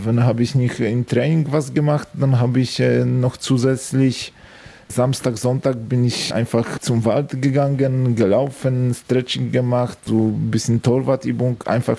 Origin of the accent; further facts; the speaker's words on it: Zawadzkie, Opole Voivodeship, Poland; German is a second language; moved away as an adult; Meine Heimatstadt ist Zawadzkie und ich habe dort bis 18 Jahre gelebt.